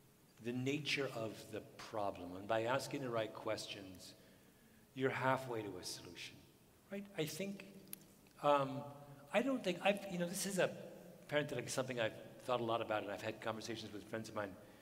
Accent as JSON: {"language": "English", "country": "Canada", "said": "I mean, I'm a Canadian."}